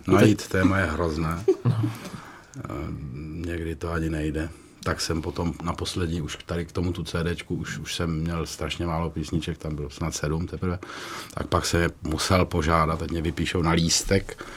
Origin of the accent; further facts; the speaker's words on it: Vlčnov, Zlín Region, Czechia; já jsem z Vlčnova teda, pocházím z Vlčnova.